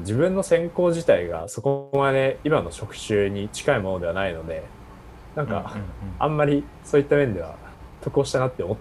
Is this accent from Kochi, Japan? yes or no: no; Fukushima, Japan; 自分福島出身で東北大と仙台なんで